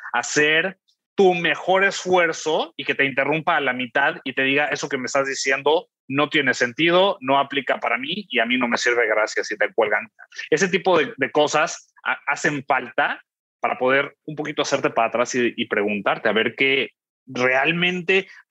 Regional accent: Mexico; yo soy mexicano

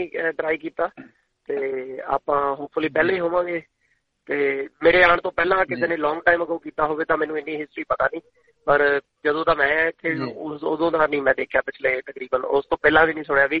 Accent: Ludhiana, Punjab, India; now in Australia; ਮੈਂ ਲੁਧਿਆਣੇ ਤੋਂ ਵੀ ਜੀ ਖਾਸ ਲੁਧਿਆਣੇ ਸ਼ਹਿਰ ਤੋਂ

